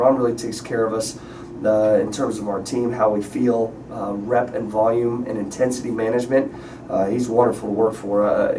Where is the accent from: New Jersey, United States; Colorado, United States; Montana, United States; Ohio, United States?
Ohio, United States; And growing up in Ohio, which is in the same region as Purdue, watching Big Ten games on TV